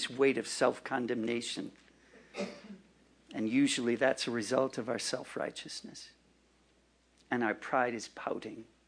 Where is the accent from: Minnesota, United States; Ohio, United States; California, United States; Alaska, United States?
Minnesota, United States; I've already said I come from Minnesota, where we have two seasons, you know, winter and road repair